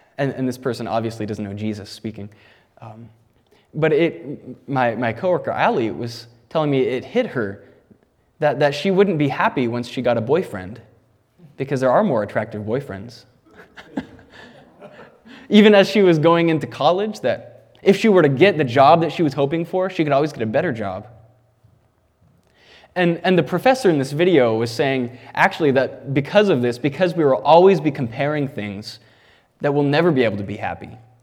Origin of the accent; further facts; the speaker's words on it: San Antonio, Texas, United States; now in Spokane, United States; I'm originally actually from San Antonio, Texas, but the Lord brought me up to Spokane to go to Moody Bible Institute there.